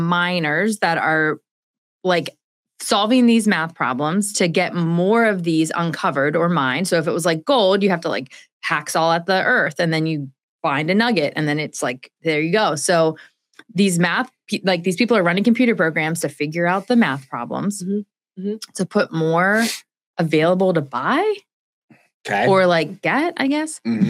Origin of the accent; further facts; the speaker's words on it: Baltimore, Maryland, United States; So I'm from Baltimore.